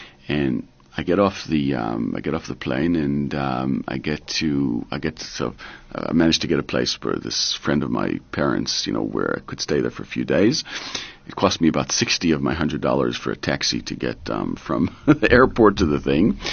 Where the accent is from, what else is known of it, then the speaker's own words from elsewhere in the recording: Israel; moved away as an adult; So my parents moved here when I was probably 19. So I grew up in Israel